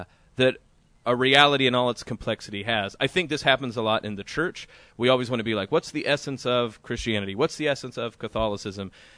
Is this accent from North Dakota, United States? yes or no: no; Oklahoma, United States; Well, I'm from Oklahoma.